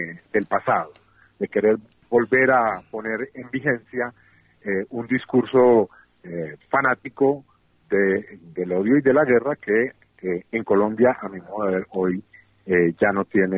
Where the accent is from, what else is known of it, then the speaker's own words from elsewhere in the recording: Cabo Polonio, Rocha, Uruguay; Nosotros somos del Cabo Polonio y la organizamos ahí en el Cabo Polonio